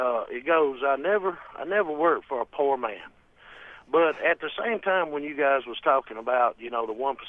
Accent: Alabama, United States; Yes, sir. I'm actually from Alabama, but I'm delivering up here. I'm a truck driver.

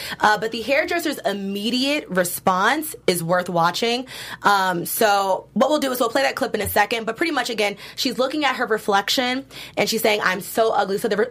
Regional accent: Virginia, United States; I mean, okay, so, I'm from Virginia, okay, and so that's the start of all that's where everything started in this country

